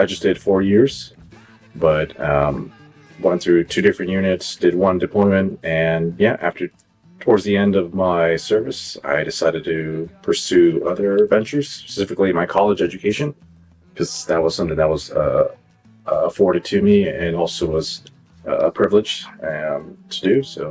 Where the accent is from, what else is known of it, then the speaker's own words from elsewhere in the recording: California, United States; also born or lived in Santa Cruz; I was born in Santa Cruz, California. However, I wasn't raised there. I was actually raised through a lot of different cities in Central California